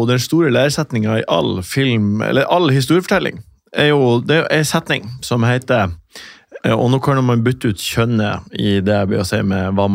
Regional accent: Northern Norway, Norway; Det, men det, det jo også litt som å være hjemme i Nord-Norge.

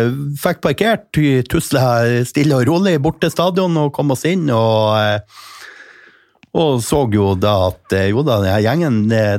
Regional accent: Rana, Nordland, Norway; jeg kommer jo fra Rana kommune.

